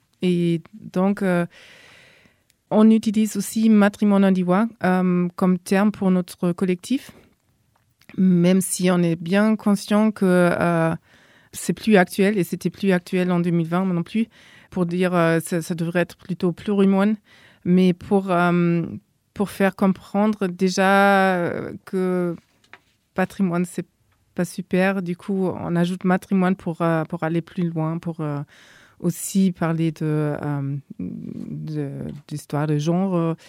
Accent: Germany; French is a second language; surtout quand on vient de l'extérieur, en fait, comme moi, je suis allemande, on fait des fois plus attention aux mots parce qu'on n'est pas grandi avec.

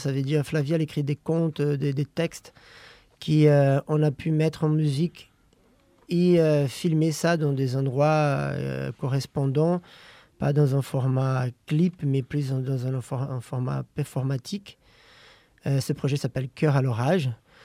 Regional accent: Olinda, Pernambuco, Brazil; French is a second language; Je viens d'Olinda, de la première capitale de la culture au Brésil, berceau de la plus grosse fête populaire à ciel ouvert du monde.

